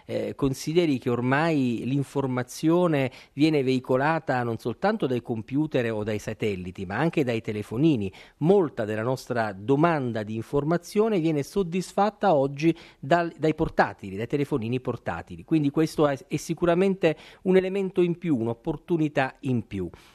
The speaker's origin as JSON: {"language": "Italian", "region": "Basilicata", "country": "Italy", "tie": "born or raised there", "said": "Nel mio paesino in Basilicata c'era una radio che trasmetteva musica"}